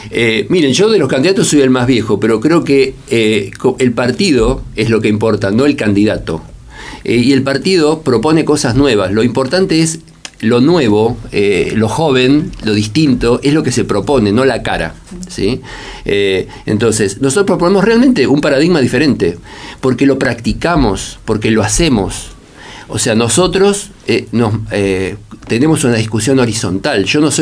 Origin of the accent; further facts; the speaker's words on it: Esquel, Chubut, Argentina; Nosotros somos vecinos de Esquel.